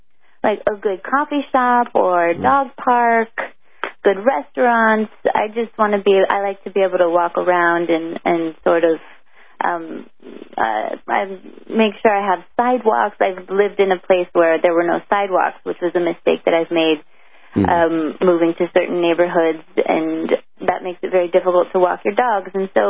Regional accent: Los Angeles, California, United States; I love my hometown. I love all the different neighborhoods in Los Angeles.

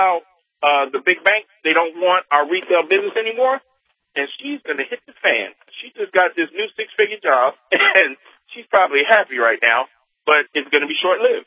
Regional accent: Chicago, Illinois, United States; I'm from Chicago originally.

